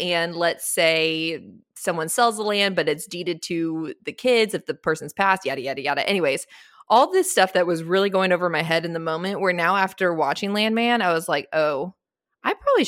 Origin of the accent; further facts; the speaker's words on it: Austin, Texas, United States; only because I grew up in Austin. Grandparents have always lived in Lubbock